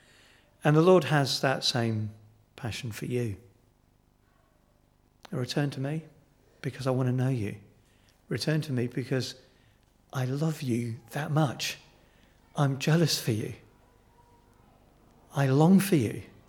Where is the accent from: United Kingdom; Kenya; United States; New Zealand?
Kenya; also born or lived in Uganda; I was born and brought up in East Africa, in Kenya and Uganda.